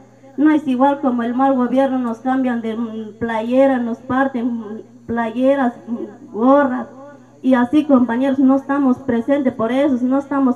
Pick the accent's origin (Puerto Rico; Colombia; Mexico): Mexico; Chiapas; Todos somos chiapanecos, somos campesinos, compañeros.